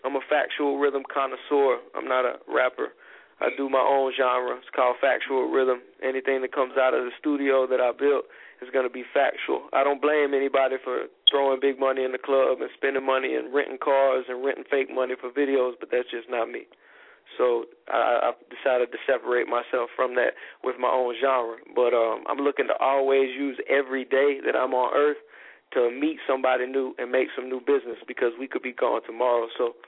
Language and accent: English; Pensacola, Florida, United States; now in Orlando, United States; Now I'm 25, and I moved to Orlando from Pensacola, which has got the highest murder rate in Florida right now